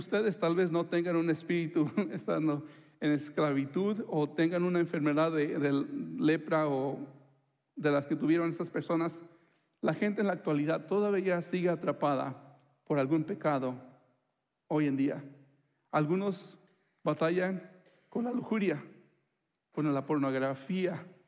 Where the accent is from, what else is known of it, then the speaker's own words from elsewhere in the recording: Mexico; Yo soy de México.